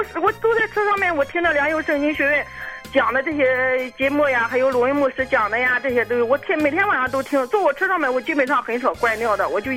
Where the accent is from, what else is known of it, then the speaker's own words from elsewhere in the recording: Shandong, China; now in Shanghai, China; 我老家是山东的，我在上海开出租车